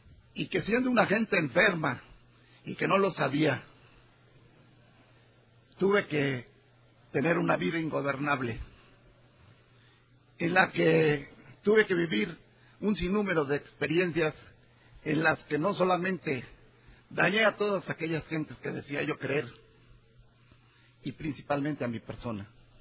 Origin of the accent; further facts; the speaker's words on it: Mexico City, Mexico; soy alcohólico y vengo de la Ciudad de México.